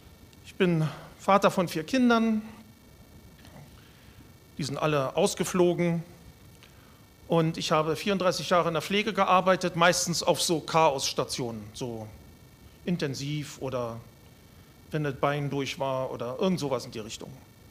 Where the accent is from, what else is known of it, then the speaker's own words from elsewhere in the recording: Itzehoe, Schleswig-Holstein, Germany; Zurzeit wohne ich ganz im Süden. Aber davor habe ich in Itzehoe gewohnt. Ich komme also aus Itzehoe. Das ist 50, 60 Kilometer nördlich von Hamburg. Also so ein richtiger Fischkopf nicht.